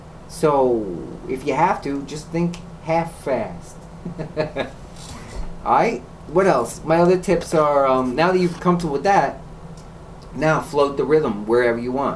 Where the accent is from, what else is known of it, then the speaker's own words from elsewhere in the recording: New York City, New York, United States; depending on where you live, like, growing up in New York City, like, 196 is, yeah, it's all right.